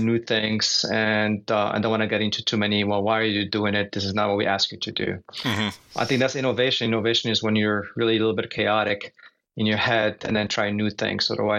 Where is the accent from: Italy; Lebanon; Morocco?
Morocco; moved away as an adult; now in United States; Yeah, so originally I'm from Morocco. So I came to the U.S. when I was 18.